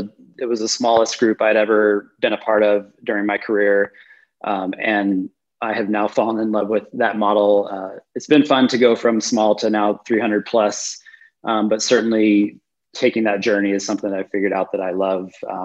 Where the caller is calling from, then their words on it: Colorado Springs, Colorado, United States; So I'm zooming from beautiful Colorado Springs. It is, I'm staring at the mountains right now out my window.